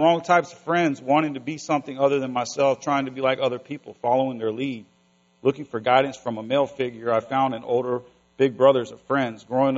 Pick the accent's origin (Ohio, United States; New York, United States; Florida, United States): Florida, United States; also born or lived in Oakland, California; I was born in Oakland, California, and I lived there for a few years. My mother and father had some issues, and they had to separate. Me and my mother left California and moved to Florida. I was raised all over Florida.